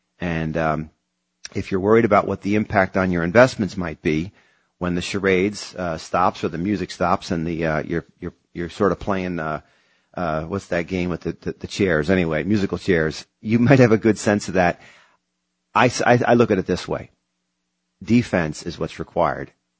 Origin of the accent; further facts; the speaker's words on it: Scotland, United Kingdom; Peter, I'm Scottish. I'm cheap.